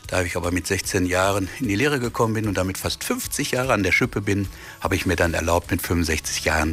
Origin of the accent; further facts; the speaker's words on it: Dortmund, North Rhine-Westphalia, Germany; born there; Als ich wieder nach Dortmund zurückkam, in meine Geburtsstadt